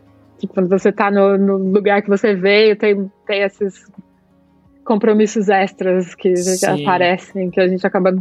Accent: Guarulhos, São Paulo, Brazil; now in Switzerland; Eu sou de São Paulo, sou de Guarulhos, sei lá. Difícil falar outra coisa. Se alguém me pergunta de onde eu sou, vai sair Brasil, com certeza.

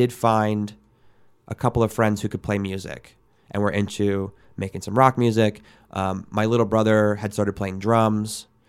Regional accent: New York, United States; Like growing up outside of New York, and my dad worked in the city, commuted a lot, very bridge and tunnel.

